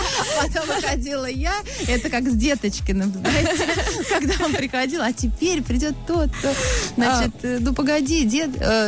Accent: Moscow, Russia; born there; Да, я родилась в Москве.

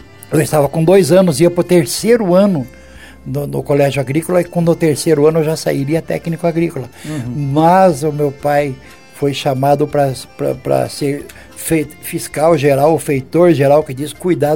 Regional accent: General Carneiro, Paraná, Brazil; born there; Eu nasci, na verdade, em General Carneiro, Paraná. Hoje me tira um sarro até porque quando eu nasci o nome era Passo da Galinha.

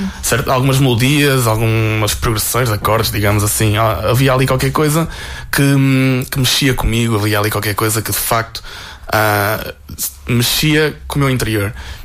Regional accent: Leça da Palmeira, Porto, Portugal; festas da Santana em Leça, que é de facto a minha terra

